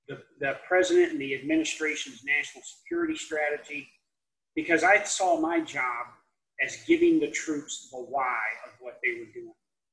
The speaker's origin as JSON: {"language": "English", "town": "Davenport", "region": "Iowa", "country": "United States", "tie": "born or raised there", "said": "I remember when I joined as an E1 out of Davenport, Iowa, my hometown, and my first duty station was Fort Bliss, Texas."}